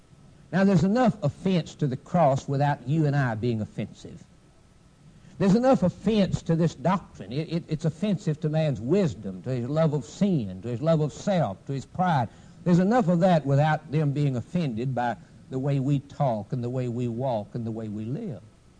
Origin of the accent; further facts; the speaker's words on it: the South, United States; I was raised down in the South, used to pick cotton when I was a little boy.